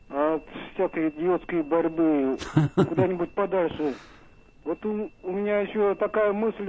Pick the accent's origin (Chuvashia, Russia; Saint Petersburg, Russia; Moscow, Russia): Chuvashia, Russia; Cheboksary; Так-то у нас, в общем-то, город русский, но это столица Чувашия.